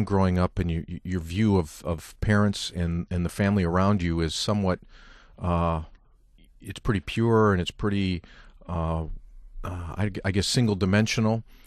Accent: Lansing, Michigan, United States; I'm from Lansing, Michigan, as you mentioned, and I'm an only child.

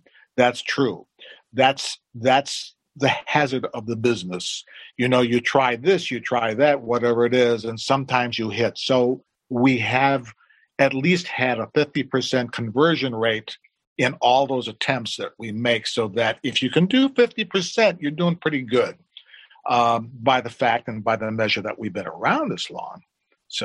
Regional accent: Detroit, Michigan, United States; where I was growing up in Detroit

